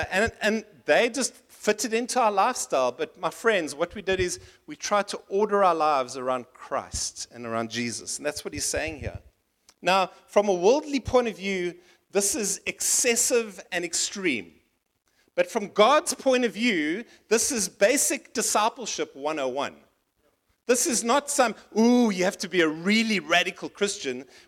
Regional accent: Port Elizabeth, Eastern Cape, South Africa; And because we were in Cape Town, I grew up in Port Elizabeth.

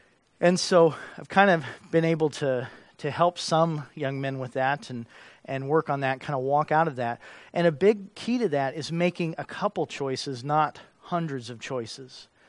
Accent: Kentucky, United States; born there; I was born in Kentucky, and they have Mammoth Cave in Kentucky

